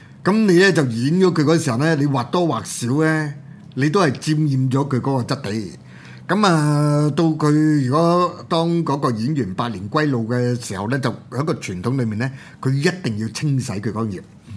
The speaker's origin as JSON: {"language": "Cantonese", "country": "Hong Kong", "said": "尤其是我哋香港人咧，即係講角色"}